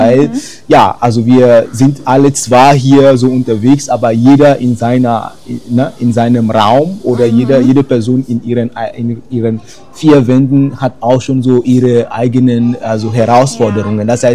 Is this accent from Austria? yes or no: no; Benin; ich komme ursprünglich aus Benin, meine Frau ist deutsch, meine Kinder sind deutsch